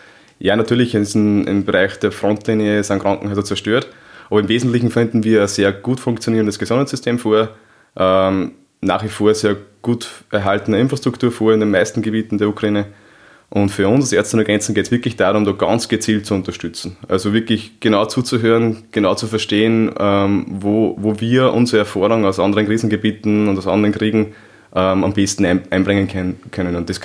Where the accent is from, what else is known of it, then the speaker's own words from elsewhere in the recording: Upper Austria, Austria; Ich komme aus Oberösterreich.